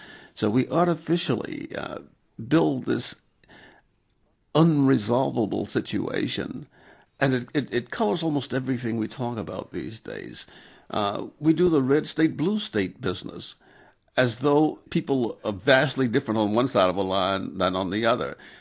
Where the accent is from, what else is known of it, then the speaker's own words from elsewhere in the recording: Okolona, Mississippi, United States; So I personally started this Baby Steps program in my hometown of Okolona, Mississippi, paying for it out of pocket.